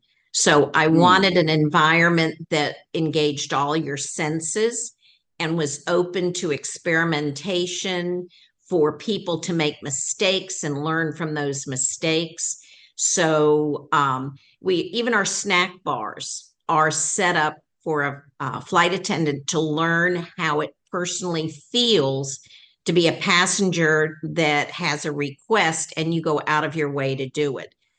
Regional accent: Atlanta, Georgia, United States; accent: Southern; also born or lived in Florida; I think I got that Southern accent when we moved to Atlanta and I was in, 7 or 8 years old. So I grew up in Atlanta.

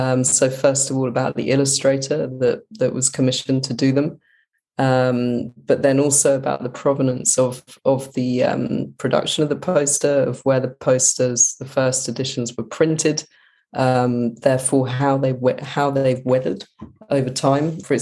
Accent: United Kingdom; which, you know, really being British, I guess it made sense as well to start at home.

